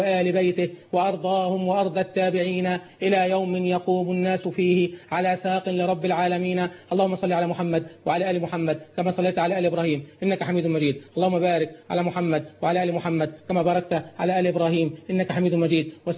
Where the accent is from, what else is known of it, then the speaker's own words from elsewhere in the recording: Egypt; اللهم اجعل بلدنا مصر بلد أمن وأمان